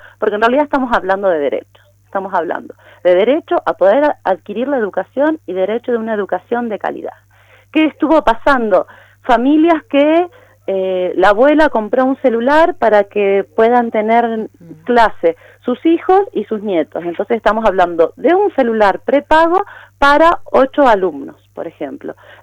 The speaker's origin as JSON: {"language": "Spanish", "region": "Mendoza", "country": "Argentina", "said": "Nosotros somos parte de Mendoza, pero somos una parte muy diferente, ¿sí? Tenemos particularidades que tienen que ser contempladas."}